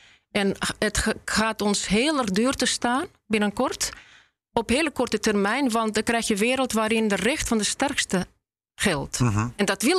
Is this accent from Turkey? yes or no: no; Tallinn, Harju County, Estonia; born there; Dutch is a second language; Misschien verwacht men dan, als ik zeg ik ben in Estland geboren, dat ik een Est ben. Maar dat ben ik niet. Dat ben ik niet. Ik ben etnisch Tataars.